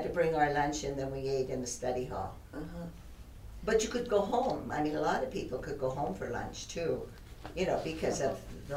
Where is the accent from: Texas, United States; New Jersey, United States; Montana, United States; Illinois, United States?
Montana, United States; Butte; I grew up on North Main Street, just above St. Mary's Church and across the street from St. Mary's and the Stewart Mine.